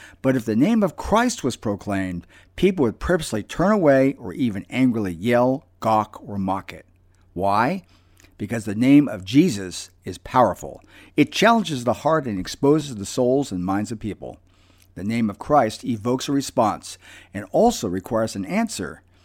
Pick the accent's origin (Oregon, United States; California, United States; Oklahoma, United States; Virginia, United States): California, United States; San Francisco; My hometown of San Francisco has been a longtime crossroad of many colorful commentators.